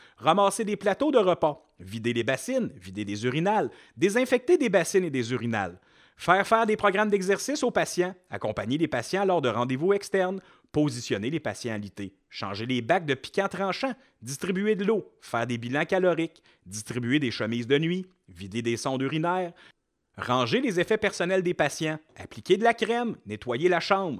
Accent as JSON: {"language": "French", "region": "Quebec", "country": "Canada", "lives_now": "Montreal, Canada", "said": "Je suis vraiment tanné de la grande ville et j'ai envoyé des CV par chez nous en Abitibi."}